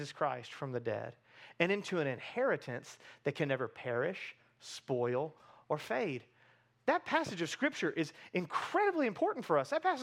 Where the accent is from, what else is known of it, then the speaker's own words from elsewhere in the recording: Columbus, United States; When I tell people that I grew up with in Columbus that I'm a pastor now